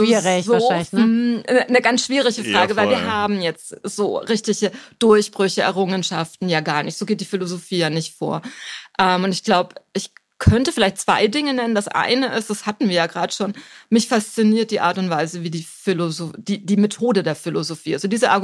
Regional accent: Erlangen, Bavaria, Germany; Ich habe ursprünglich an meinem Heimatort studiert, also wo ich noch in der Schule war, in Erlangen, an der FAU.

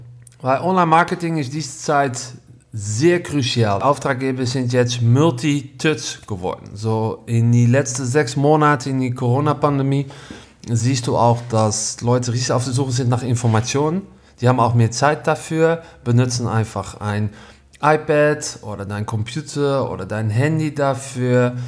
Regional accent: Netherlands; Ich bin Holländer

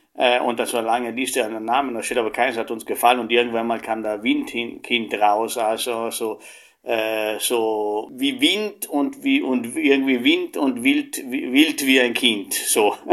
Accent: Italy; ich komme aus Italien ursprünglich

